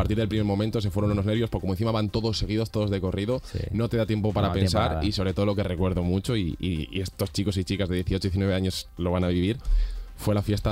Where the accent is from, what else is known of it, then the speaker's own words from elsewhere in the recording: Salamanca, Castile and León, Spain; yo soy de Salamanca, nos examinamos varios institutos en el mismo sitio